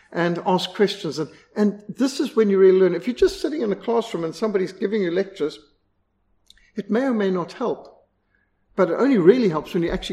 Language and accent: English; Bulawayo, Zimbabwe; when I was growing up in Bulawayo